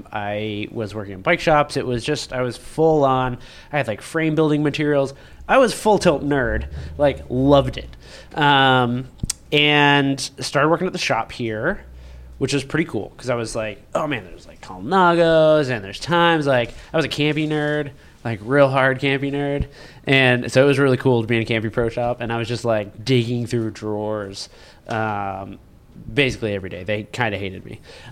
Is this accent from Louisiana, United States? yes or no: no; Pensacola, Florida, United States; moved away as an adult; I'm from Florida originally. I'm from Pensacola, Florida, Panhandle, Northwest Florida.